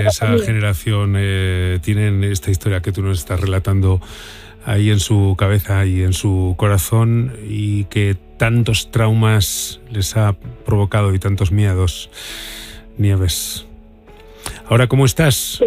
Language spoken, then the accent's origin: Spanish; Burgos, Castile and León, Spain; yo he ido a Valencia más veces que a Burgos, que soy de Burgos también